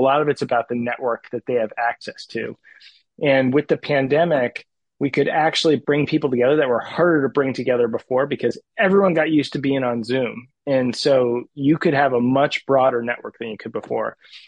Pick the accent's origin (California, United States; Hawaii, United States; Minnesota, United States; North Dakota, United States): California, United States; I grew up in the Bay Area. So I've done a couple stints elsewhere, but made my way back.